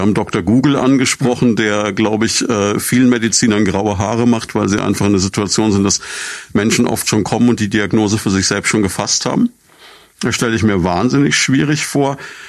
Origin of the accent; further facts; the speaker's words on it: Würzburg, Bavaria, Germany; Ich habe das erlebt in Würzburg, meiner Heimatstadt.